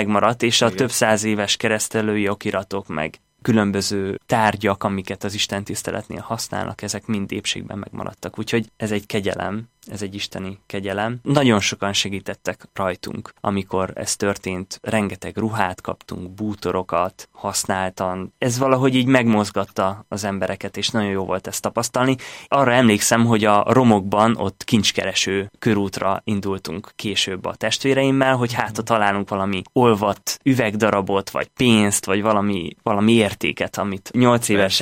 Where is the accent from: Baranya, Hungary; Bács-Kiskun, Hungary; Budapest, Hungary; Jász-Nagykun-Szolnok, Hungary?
Jász-Nagykun-Szolnok, Hungary; Tiszasas; Tiszasason nőttem föl, ez egy kis falu a Tisza mellett, Jász-Nagykun Szolnok megyében.